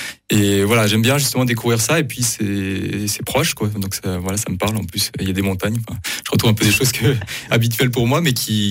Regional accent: Annecy, Auvergne-Rhône-Alpes, France; born there; je suis né à Annecy, donc il y avait le lac d'Annecy juste à côté en France, en Haute-Savoie

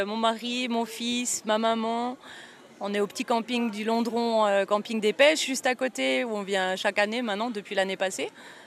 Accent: Biel/Bienne, Bern, Switzerland; Alors nous, on vient de Bienne et puis on vient passer nos vacances au camping

